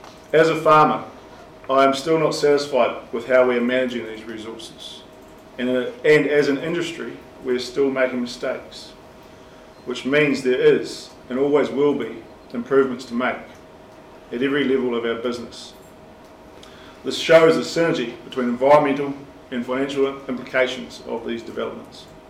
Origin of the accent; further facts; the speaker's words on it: Otago, New Zealand; I grew up in the Kakanui Valley in North Otago. My mother still lives in our family home